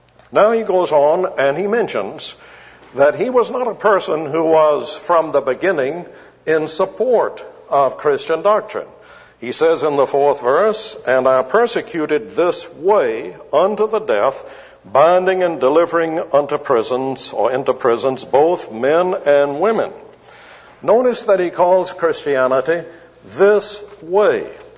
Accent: Alabama, United States; I grew up also in Alabama as a little boy, and I can still remember going in public places and seeing spittoons too.

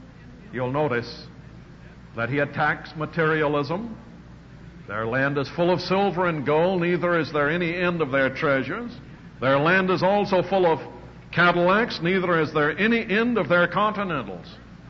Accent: the South, United States; I said that because I'm a Southerner.

